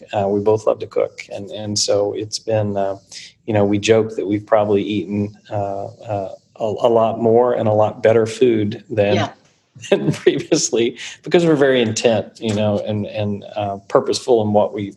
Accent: Indiana, United States; when I came here from Indiana, and in Indiana we had tornadoes.

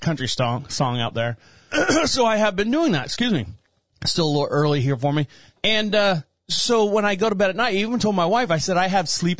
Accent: Orlando, Florida, United States; And then just recently in my hometown of Orlando, Florida, you had Bob Saget that just passed away in his sleep.

